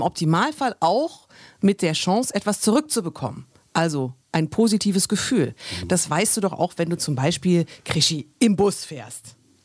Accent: Germany; Egoismus ist ja so wichtig und es ist ja so ein negativ besetztes Wort bei uns in Deutschland.

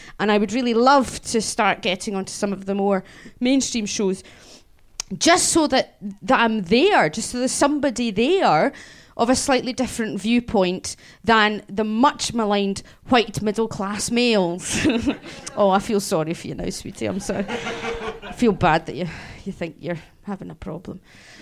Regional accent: Scotland, United Kingdom; my main aim is, yes, I am Scottish. Yes, I'm a lesbian. Yes, I'm depressive.

